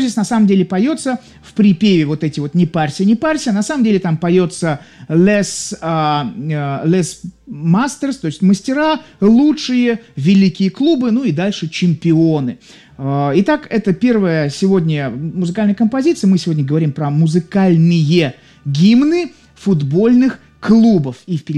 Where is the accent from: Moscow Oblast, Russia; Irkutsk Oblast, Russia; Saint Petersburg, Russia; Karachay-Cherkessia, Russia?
Saint Petersburg, Russia; я из Петербурга, я болею за «Зенит».